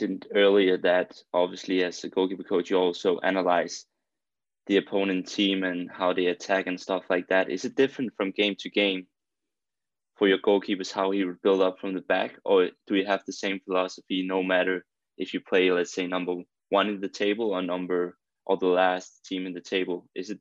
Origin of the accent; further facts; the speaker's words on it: Denmark; English is a second language; I watch that a lot, obviously, because I'm from Denmark.